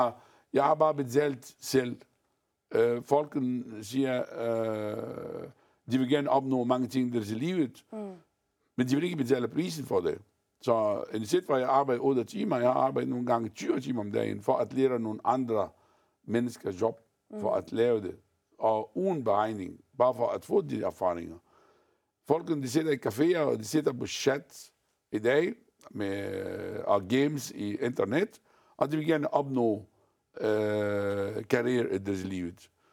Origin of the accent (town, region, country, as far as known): Egypt; moved away as an adult; now in Denmark